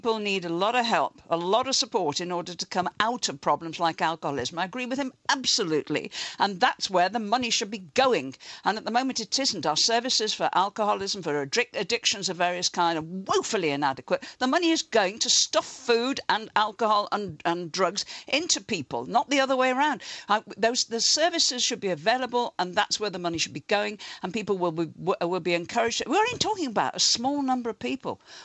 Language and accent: English; Liverpool, North West England, United Kingdom; I grew up in Liverpool in the 1940s, 1950s.